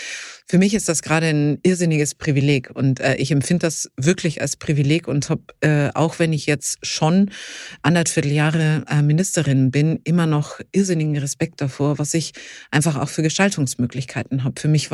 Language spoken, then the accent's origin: German; Bavaria, Germany; born or raised there